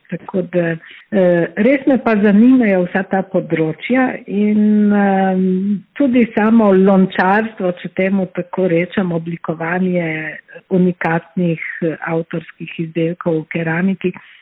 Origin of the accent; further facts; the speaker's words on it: Bela, Slovenian Littoral, Slovenia; rojena sem bila v Beli, to je v soteski Bele, nekje gor nad Vipavo, tam, kjer se konča Trnovska planota in začne Nanos, v bistvu zaselek sredi gozda